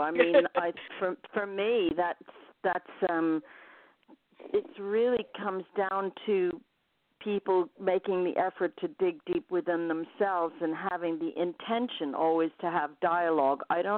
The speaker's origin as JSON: {"language": "English", "country": "United States", "said": "So here it might be for me being American rather than British."}